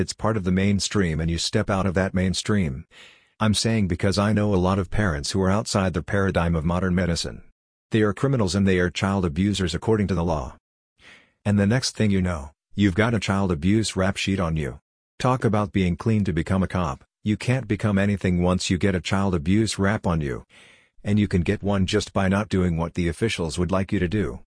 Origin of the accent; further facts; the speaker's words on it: West Virginia, United States; I can make fun of people from West Virginia because I am from West Virginia.